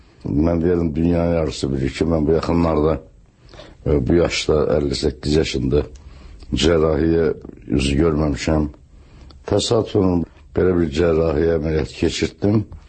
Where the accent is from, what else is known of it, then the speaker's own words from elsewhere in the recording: Baku, Azerbaijan; Əlbəttə böyük çətinliklə böyümüşəm Sovetskidə.